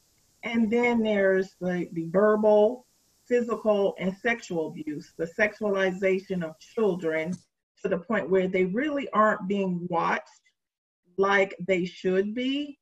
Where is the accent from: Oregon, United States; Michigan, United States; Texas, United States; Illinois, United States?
Michigan, United States; Detroit; some of the circumstances that I experienced as a child growing up in Detroit were common.